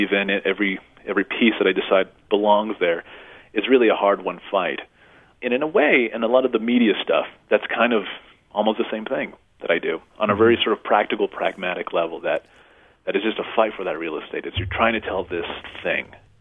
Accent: El Paso, Texas, United States; first language Spanish; English is a second language; I'm interested in sort of the beginnings of language as someone who's bilingual, especially growing up in El Paso.

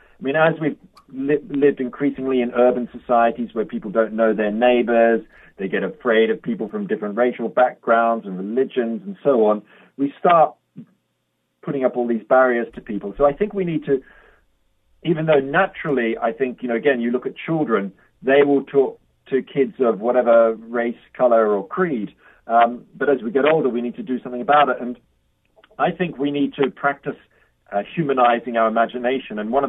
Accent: Australia; when I was a 13-year-old, and I haven't thought about this for years, actually, when I was growing up in Australia

